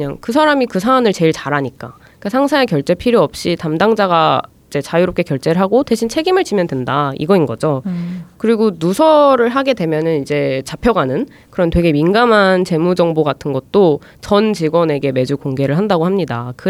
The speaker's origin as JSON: {"language": "Korean", "country": "South Korea", "said": "우리 유교걸 유교보이들이 모여있는 위계질서 강한 한국 사회에도 과연 그것을 적용할 수 있느냐 이런 게 한국인으로서는 궁금하잖아요."}